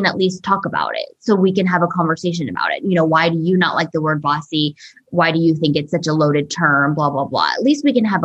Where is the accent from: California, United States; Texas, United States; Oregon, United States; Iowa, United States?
Texas, United States; Flower Mound; also born or lived in Beijing, China / New York, United States; I grew up in Beijing for the first 6 years of my life, and then New York for another 3 years or so. We moved around a lot. And then my dad got a job in Flower Mound, Texas. So I lived there until I was 1